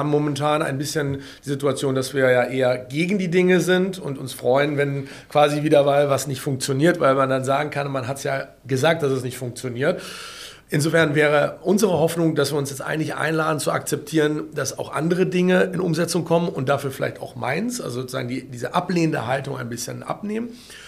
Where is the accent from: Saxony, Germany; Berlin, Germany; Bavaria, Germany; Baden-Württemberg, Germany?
Berlin, Germany; das würde ich als Berliner jetzt erstmal mir diesen Mikrokosmos hier erstmal vornehmen